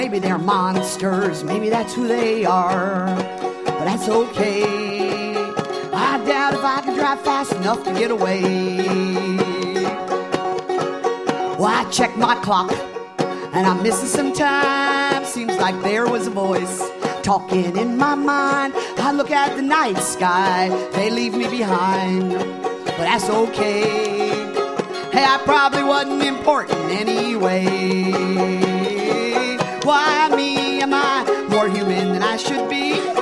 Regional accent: Florida, United States; We come up from South Florida, and things are pretty strange down in South Florida.

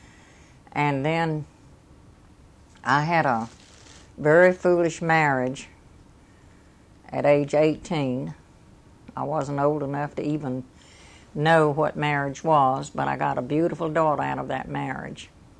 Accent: North Carolina, United States; born there; I was born in Wake County, North Carolina, in April 11th, 1919.

